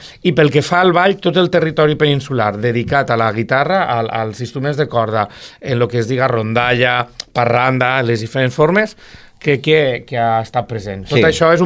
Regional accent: Valencian Community, Spain; Jo soc valencià, però ja fa 15 anys que estic arrelat aquí a les terres

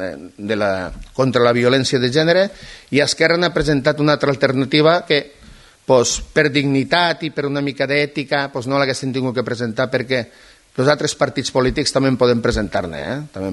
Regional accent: Catalonia, Spain; aquí a les Terres de l'Ebre, que som lo cul de Tarragona, de Barcelona

